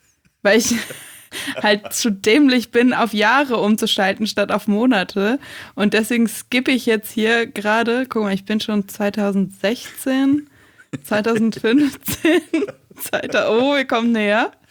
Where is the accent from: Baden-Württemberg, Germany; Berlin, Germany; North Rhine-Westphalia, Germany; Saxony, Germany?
North Rhine-Westphalia, Germany; Ich bin ja auf dem Dorf groß geworden, am Niederrhein.